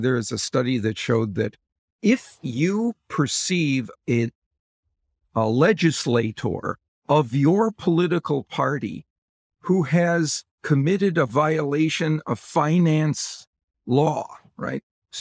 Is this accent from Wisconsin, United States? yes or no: yes; Wisconsin, United States; I grew up in Wisconsin, and the NFL team associated with Wisconsin is the Green Bay Packers.